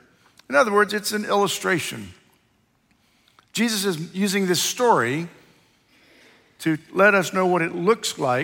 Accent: Ohio, United States; I grew up in Ohio and went to school in Indiana

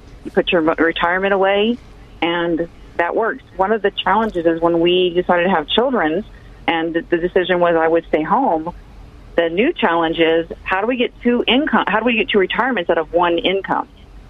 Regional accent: San Antonio, Texas, United States; Well, I grew up in San Antonio, born and bred in San Antonio. Went to high school here, went to college here

